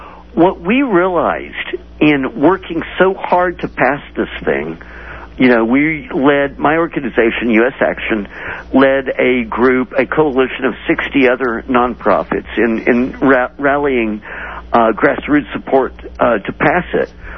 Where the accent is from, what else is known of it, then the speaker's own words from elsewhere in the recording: Austin, Texas, United States; now in Washington, United States; Of course, I grew up in Austin, Texas, and went to the University of Texas. And I miss it a lot